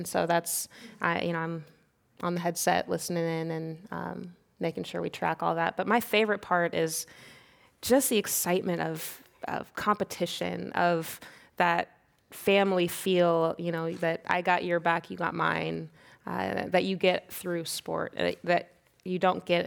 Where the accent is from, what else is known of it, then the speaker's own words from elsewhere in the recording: Kansas, United States; I'm from Kansas, and sometimes you just miss your family.